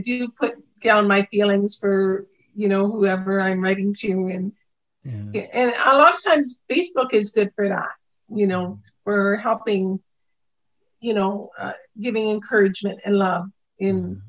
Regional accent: Canada; I have friends that I grew up with in Canada that are in the States now.

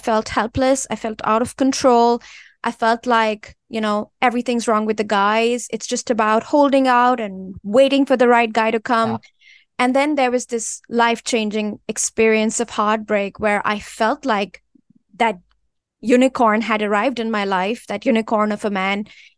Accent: India; growing up in India

